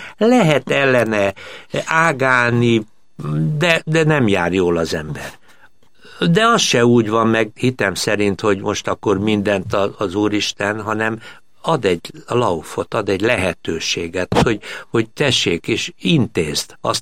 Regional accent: Budapest, Hungary; born there; 1943-ban születtem Budapesten … református lelkész volt

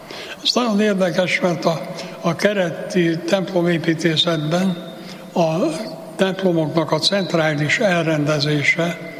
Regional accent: Pécs, Baranya, Hungary; born there; Hadd említsen meg a saját szülővárosomnak, Pécsnek a székesegyházát

